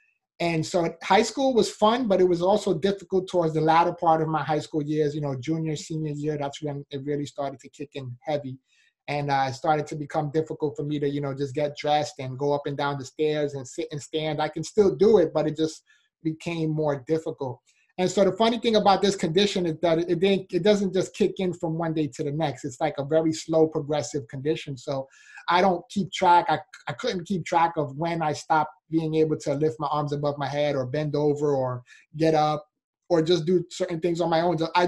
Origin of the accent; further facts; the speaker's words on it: Bronx, New York, United States; Yeah, so I was born in Bronx, New York. So I'm a city boy, New Yorker, all the way